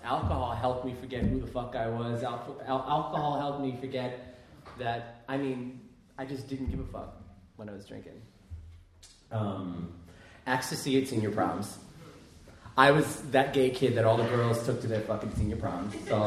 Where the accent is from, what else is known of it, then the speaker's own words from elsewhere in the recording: Brooklyn, New York, United States; Born and raised in Brooklyn, out in Sheepshead Bay.